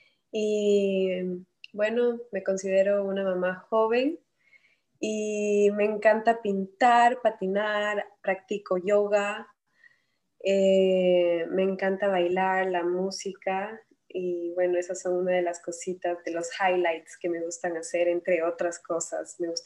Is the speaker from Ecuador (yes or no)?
yes; Ecuador; moved away as an adult; now in Miami, United States; soy mamá, tengo 36 años, estoy casada, soy ecuatoriana y actualmente vivo en Miami, me mudé hace 4 años.